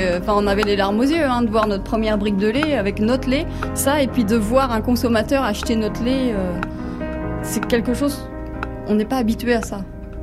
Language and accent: French; France; j'ai 38 ans et du coup moi je suis originaire du Perche, j'ai toujours vécu dans le Perche